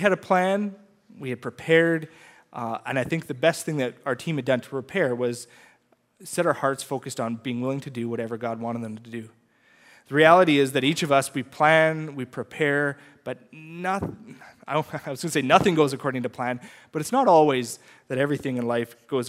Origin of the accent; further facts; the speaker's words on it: Lloydminster, Canada; I grew up in Lloydminster.